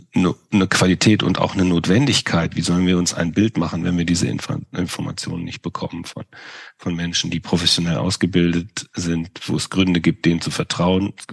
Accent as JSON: {"language": "German", "region": "Vienna", "country": "Austria", "said": "und als Wiener kann ich das wirklich sagen, mitten in Europa."}